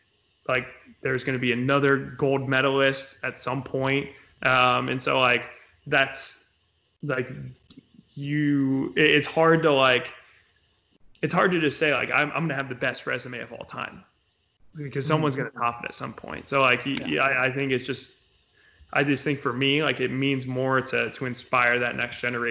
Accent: Florida, United States; also born or lived in Chicago, Illinois; So I'm the youngest of three. So I just kind of followed around my brother and sister. So we moved from Chicago to Florida. And it was just really hot in the summer.

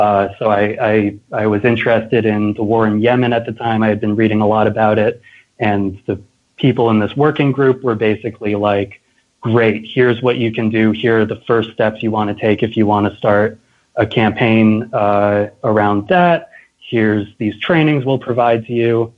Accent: Concord, Massachusetts, United States; I grew up in Concord, Massachusetts

